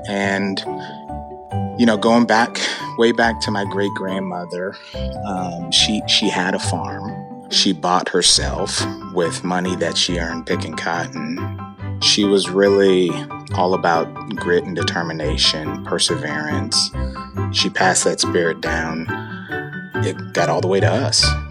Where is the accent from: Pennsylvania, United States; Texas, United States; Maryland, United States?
Texas, United States; We tried to model what's in the book on what we grew up with here in Texas.